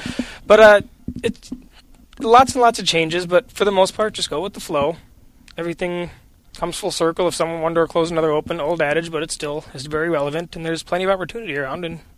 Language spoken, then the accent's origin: English; La Crosse, Wisconsin, United States; I'm originally from La Crosse, Wisconsin area.